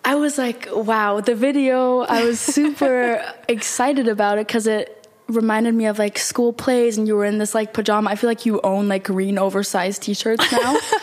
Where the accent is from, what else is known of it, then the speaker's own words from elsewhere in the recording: Berlin, Germany; even though I'm from Berlin and I'm not over there a lot, like in the US